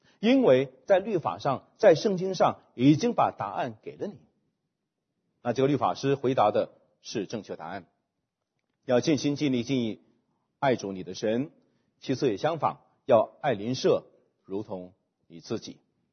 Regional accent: China; 比如说我们中国人，我们很大的困难在我们儒家背景的里面

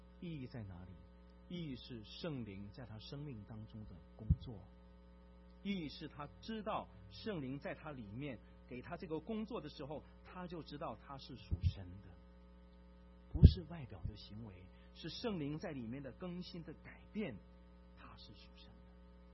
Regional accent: Jiamusi, Heilongjiang, China; 我原来这个在我老家佳木斯啊，我是佳木斯的，很多人不知道没有关系

